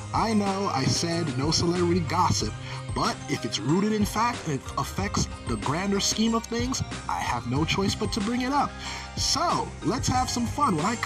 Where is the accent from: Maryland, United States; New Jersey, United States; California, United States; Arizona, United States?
Maryland, United States; So in the North Division, we got my hometown, the Ravens, them Blackbirds.